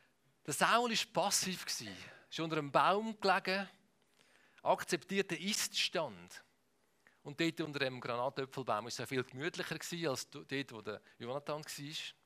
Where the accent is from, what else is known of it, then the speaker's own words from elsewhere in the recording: Switzerland; Und wir sind ja richtige Schweizer, leben in der Schweiz.